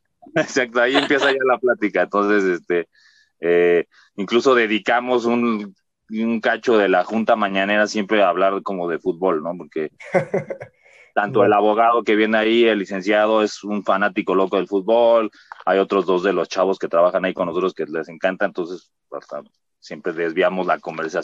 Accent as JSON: {"language": "Spanish", "region": "Mexico City", "country": "Mexico", "tie": "born there", "said": "Yo nací aquí en el Hospital de México, aquí justamente en Viaducto"}